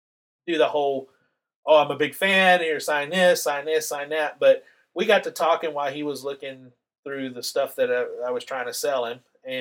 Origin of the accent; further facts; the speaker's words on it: the South, United States; I grew up more in the South where we got what we called real wrestling.